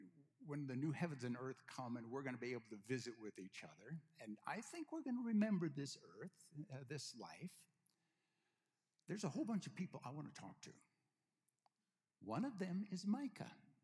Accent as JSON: {"language": "English", "town": "Edgerton", "region": "Minnesota", "country": "United States", "tie": "born or raised there", "said": "just kind of like somebody doesn't ever know my hometown of Edgerton, Minnesota."}